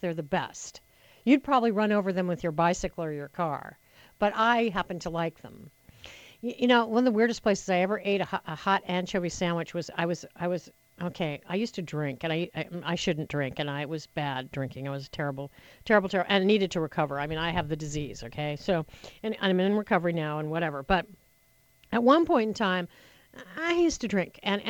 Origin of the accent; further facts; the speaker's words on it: Nunn, Colorado, United States; No, Listen, I grew up in Nunn, Colorado. My sister will attest to you.